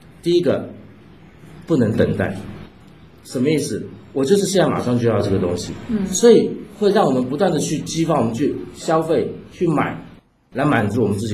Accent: China; 即使我们中国人也讲啊，夫妻之间吵架怎么样，床头吵床尾和嘛

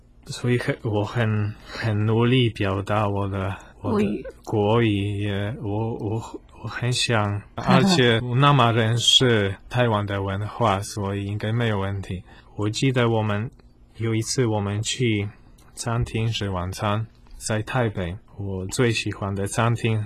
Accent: Poland; first language Polish; Chinese is a second language; 因为我们波兰话都没有声调，

